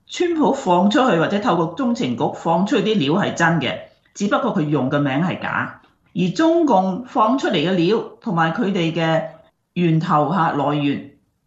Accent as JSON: {"language": "Cantonese", "region": "Guangdong", "country": "China", "said": "佢有时咧就系我哋广东人讲嘅鬼拍后尾枕"}